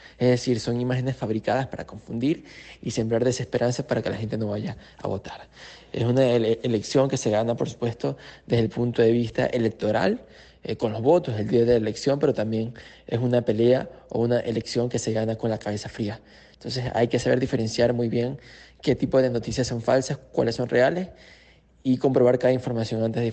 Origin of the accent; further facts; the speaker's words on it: Venezuela; Y creo que somos muchos los venezolanos que nos hemos emocionado con sus videos